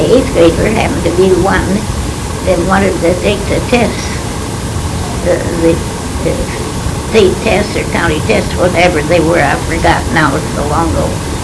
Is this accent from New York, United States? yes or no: no; Aberdeen, South Carolina, United States; Well, I was raised in Aberdeen, South Carolina.